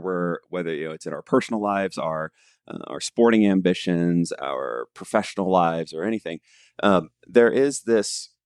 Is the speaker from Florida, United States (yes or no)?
yes; Florida, United States; now in Colorado, United States; growing up in Florida, even though I live in Colorado now, I grew up in Florida.